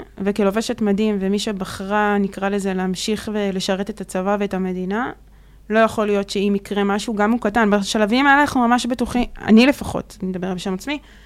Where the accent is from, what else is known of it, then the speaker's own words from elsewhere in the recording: Ashdod, Southern District, Israel; now in Tel Aviv, Israel; אני אשדודית okay. במקור, אז ככה שהזקות זה נושא אצלנו שהוא יחסית רגיש